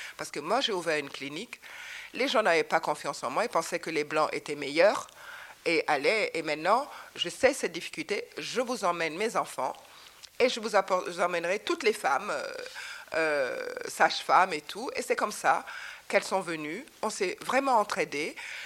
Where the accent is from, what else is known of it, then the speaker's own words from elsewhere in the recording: Senegal; moved away; Et jusqu'à présent, j'ai quitté le Sénégal sans le quitter, parce que je repars dans mon pays, je reprends des cours, je fais des stages avec des Européens, des Africains.